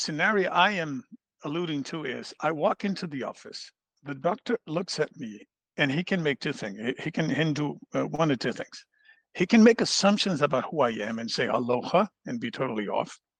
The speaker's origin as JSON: {"language": "English", "country": "Brazil", "second_language": "English", "said": "I'm Brazilian, by the way, when they asked me, where are you from? I said, well, I'm Brazilian."}